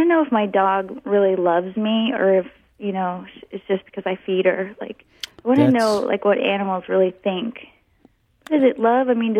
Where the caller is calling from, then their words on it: Maine, United States; From Maine.